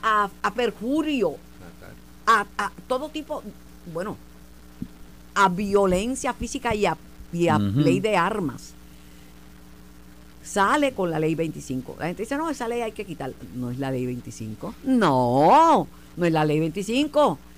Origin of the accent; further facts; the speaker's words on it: Puerto Rico; Nosotros somos parte de Puerto Rico